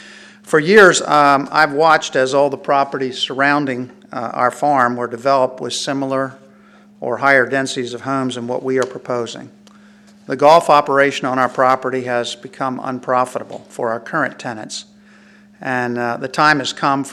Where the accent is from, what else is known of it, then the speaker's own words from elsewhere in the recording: Delaware, United States; First of all, I was born and raised in Sussex County, and I graduated from Rehoboth High School, so you can kind of age date me, I suppose.